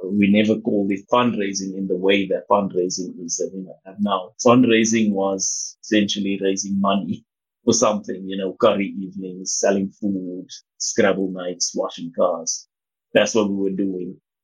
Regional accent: Johannesburg, Gauteng, South Africa; area that I was born in is called Rivoli. I still went to school in other areas, still have family everywhere else, but I grew up in Flerov, which is just outside of another area called Florida. This is all in Johannesburg, very close to mines.

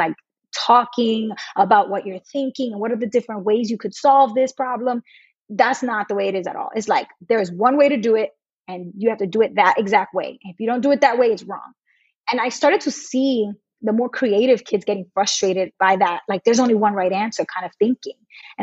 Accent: New York, United States; So it was like perfect for me being that I'm from New York and I knew the school system well.

